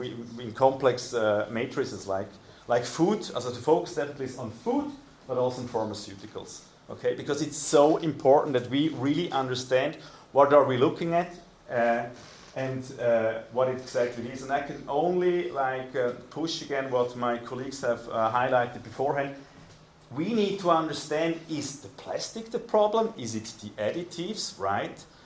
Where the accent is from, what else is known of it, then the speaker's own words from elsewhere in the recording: Switzerland; English is a second language; I'm from Switzerland. We don't eat the gut.